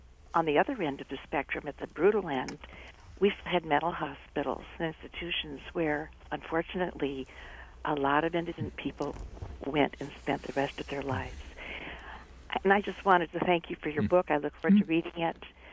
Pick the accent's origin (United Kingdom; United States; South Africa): United States; Vermont; My father was a country doctor. My grandfather was a country doctor. I grew up in Vermont in a small town.